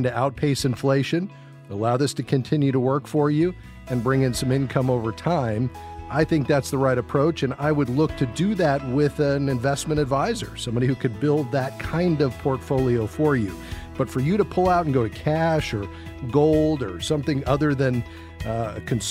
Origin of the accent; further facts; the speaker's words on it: Fort Lauderdale, Florida, United States; We're going to go to Fort Lauderdale, Florida, my hometown.